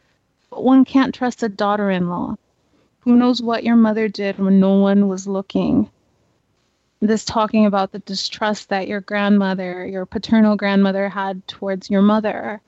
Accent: Mexico; English is a second language; I would tell people, I'm Mexican from Mexico, but sometimes they wouldn't believe me.

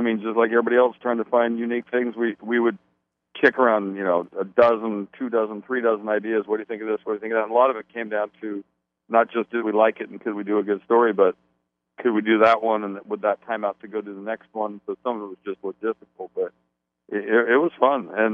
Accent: Washington, United States; Yeah, I grew up in the South End, like 20 minutes south of Seattle, and, you know, moved away years later for ESPN, but more recently came back to live back here

